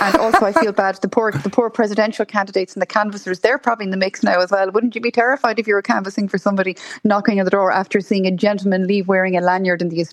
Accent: Ireland; The worst thing you could do as an Irish person is being seen as miserly or tight.

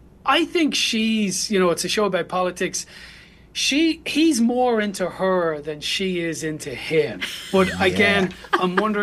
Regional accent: Ireland; I'm an Irishman.

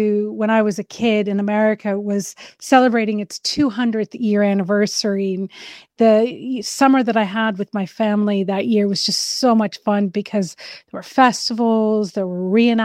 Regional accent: Pittsburgh, Pennsylvania, United States; my hometown in Pittsburgh

